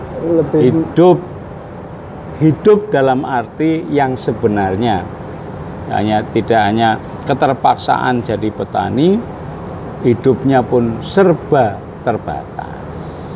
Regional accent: Cilacap, Central Java, Indonesia; Saya lahir, besar, bekerja di Cilacap.

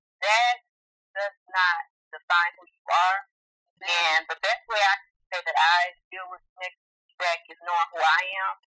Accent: Flint, Michigan, United States; I am from Flint, Michigan. I don't know if you heard of Flint.

